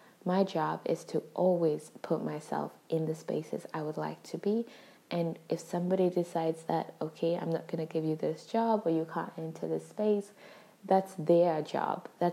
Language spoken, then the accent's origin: English; Denmark; because growing up in Denmark, like that standard, like once we felt comfortable getting in, that standard was like raised a bit.